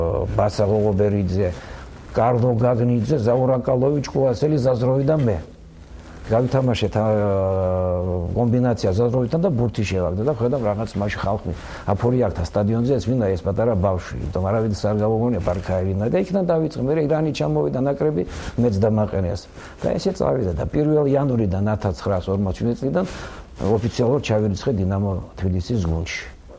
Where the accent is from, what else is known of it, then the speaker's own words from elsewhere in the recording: Gagra, Abkhazia, Georgia; დავიბადე გაგრაში და ბავშვობიდან ჩვენ ჰქონდა ზღვა და სტადიონი.